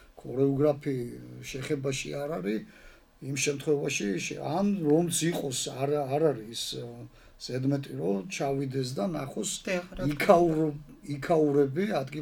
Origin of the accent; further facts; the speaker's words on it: Batumi, Adjara, Georgia; მე ეს უხიშულებში მომიწია ყოფნა და ბათუმელი ვარ